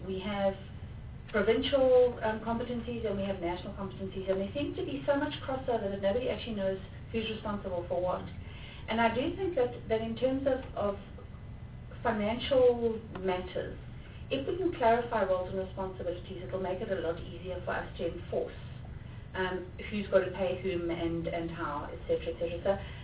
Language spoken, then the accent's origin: English; Eastern Cape, South Africa; I'm from the Eastern Cape